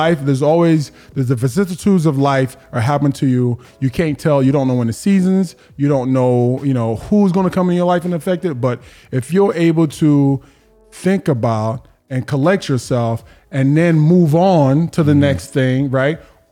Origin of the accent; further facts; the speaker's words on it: Irving, Texas, United States; I'm from Dallas. I grew up in Irving.